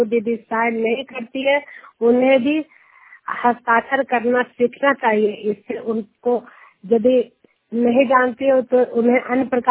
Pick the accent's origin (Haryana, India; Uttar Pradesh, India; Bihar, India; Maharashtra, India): Bihar, India; Duniyar; मैं नालंदा जिला हिलसा प्रखंड दुनियार गांव के निवासी हूँ